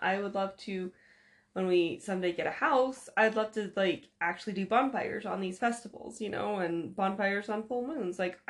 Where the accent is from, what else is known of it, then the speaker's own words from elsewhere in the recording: United States; We're American. They don't teach a shit about the rest of the world.